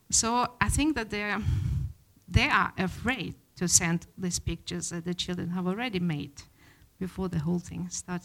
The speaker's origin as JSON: {"language": "English", "region": "Arkhangelsk Oblast", "country": "Russia", "said": "the Kargopol in Arkhangelsk fylke, you can say, where I'm coming from Arkhangelsk."}